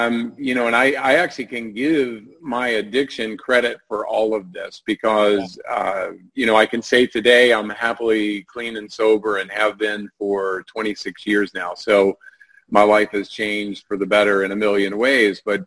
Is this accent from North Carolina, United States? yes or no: yes; North Carolina, United States; You know, I was growing up in North Carolina, and they were students at Chapel Hill, and I ultimately ended up going there.